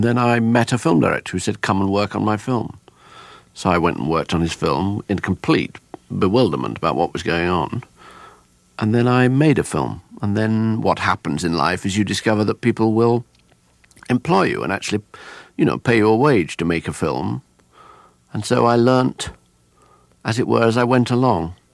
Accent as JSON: {"language": "English", "town": "Leicester", "region": "East Midlands", "country": "United Kingdom", "said": "Oh, I'm from Leicester. You destroyed my childhood."}